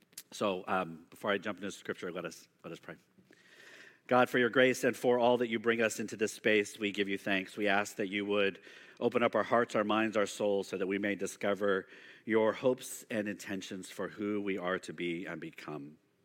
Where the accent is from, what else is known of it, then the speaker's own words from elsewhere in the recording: Sacramento, California, United States; also born or lived in Stockton; I grew up in Sacramento, Stockton, went to San Francisco State University a million years ago when they still had a football team.